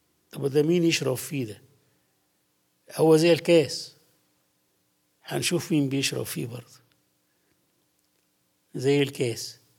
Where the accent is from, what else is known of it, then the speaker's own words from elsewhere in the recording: Sudan; أنا أشكر ربنا واحد هداني كتاب إنسايكلوبيديا أول ما جيت من السودان